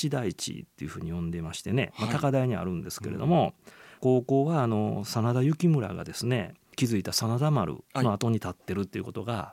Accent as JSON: {"language": "Japanese", "region": "Nara", "country": "Japan", "tie": "born there", "said": "私はこれまで何度もお話しているように奈良県で生まれたんですけども、まあ、子どもの頃から大阪大好きなんですね。高校になったら絶対に大阪に行こうというふうに思っていたわけですね。"}